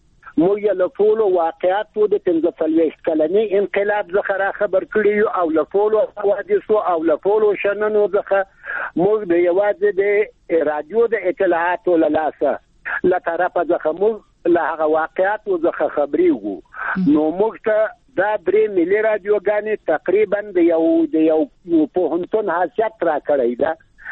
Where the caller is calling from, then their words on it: Ghazni, Afghanistan; د غزنی د ولایت د ناوی د ولسوالینا